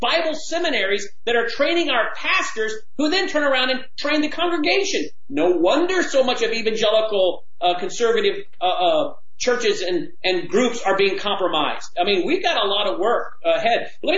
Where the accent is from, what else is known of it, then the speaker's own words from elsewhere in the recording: Memphis, Tennessee, United States; Yasser Qadhi, who James White was sitting with in Memphis here in my hometown